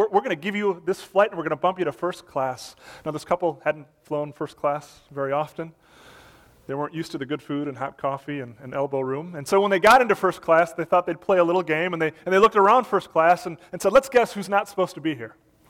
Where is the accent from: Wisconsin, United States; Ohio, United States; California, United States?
Wisconsin, United States; And ironically, like my hometown was number one on our list for our classes up in Wisconsin.